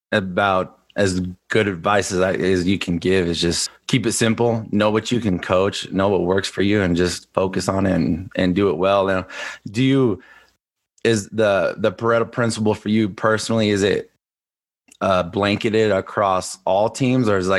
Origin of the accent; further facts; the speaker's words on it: Colorado, United States; you know, I grew up in Colorado like you, so I know who CU was.